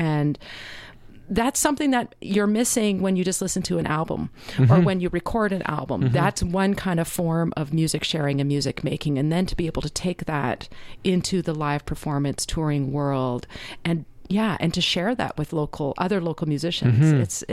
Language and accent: English; Calgary, Alberta, Canada; I grew up in Calgary.